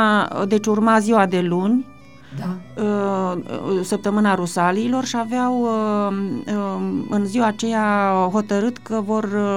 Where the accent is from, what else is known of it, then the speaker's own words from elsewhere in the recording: Bărăgan, Romania; Fiindcă în copilărie o auzeam, în Bărăgan fiind, bunica mea, femeie analfabetă, dar destul de isteață